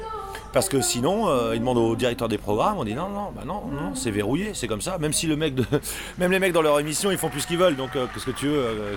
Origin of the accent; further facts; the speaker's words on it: Vitré, Brittany, France; quand je dis à un mec du 29 que je suis breton, alors que je suis côté de Vitré